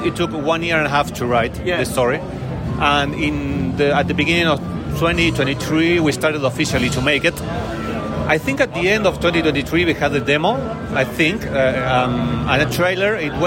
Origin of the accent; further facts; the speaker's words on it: Argentina; I'm from Argentina, and I'm the creator of Tenebrosomnia.